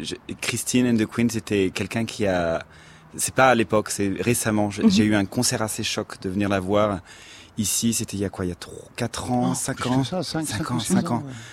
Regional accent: Lyon, Auvergne-Rhône-Alpes, France; qui pouvait revenir ici dans le berceau de là où j'ai grandi

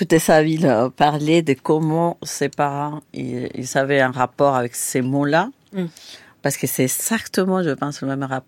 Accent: Venezuela; moved away as an adult; j'ai quitté le Venezuela en 2003. Il avait déjà une situation assez tendue dans le pays, la situation politique. Mais j'ai quitté le pays pour continuer mes études et pour partir dans le monde.

